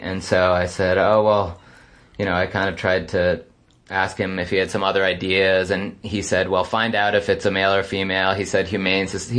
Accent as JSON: {"language": "English", "region": "Vermont", "country": "United States", "tie": "born or raised there", "said": "I grew up in Vermont, so"}